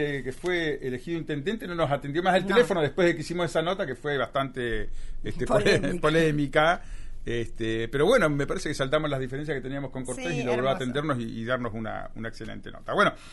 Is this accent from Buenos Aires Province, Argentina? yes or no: no; Bariloche, Río Negro, Argentina; aquellos que somos de Bariloche